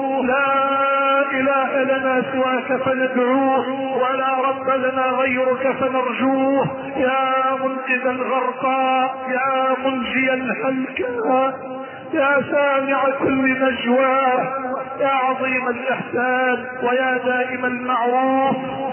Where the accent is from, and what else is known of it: Egypt